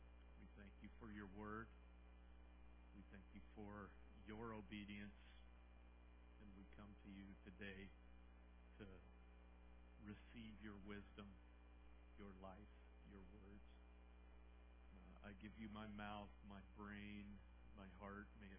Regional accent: Fairbanks, Alaska, United States; Of course, I grew up in Fairbanks, so I have that.

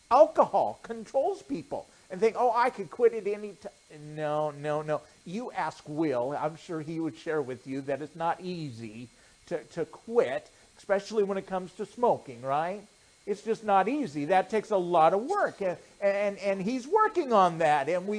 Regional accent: Rapid City, South Dakota, United States; I grew up in Rapid City, South Dakota

